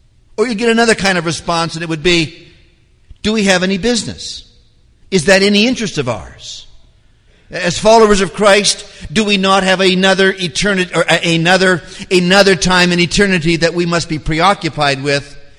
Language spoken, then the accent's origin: English; Canada; I'm a Canadian, but I'm not that Canadian.